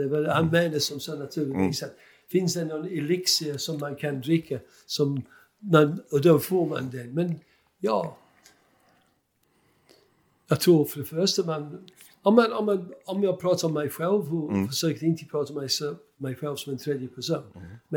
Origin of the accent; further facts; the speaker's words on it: Birmingham, West Midlands, United Kingdom; Swedish is a second language; jag växte upp på Villa Park.